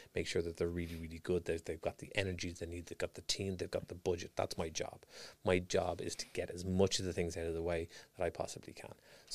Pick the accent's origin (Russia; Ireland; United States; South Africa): Ireland; Being Irish, we're very emotional.